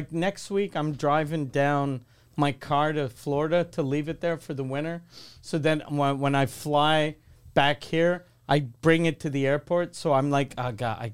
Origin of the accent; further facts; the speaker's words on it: Quebec City, Quebec, Canada; I'm from Quebec City.